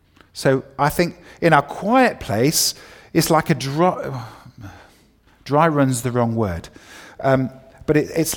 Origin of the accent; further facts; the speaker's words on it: United Kingdom; Now, it might be that, you know, we're British and we're all very prim and proper.